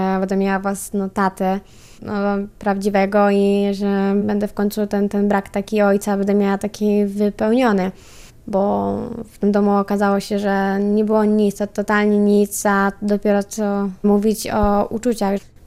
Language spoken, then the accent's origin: Polish; Ruda Śląska, Silesian Voivodeship, Poland; No nie są. Pochodzę z Rudy Śląskiej. Dosyć daleko.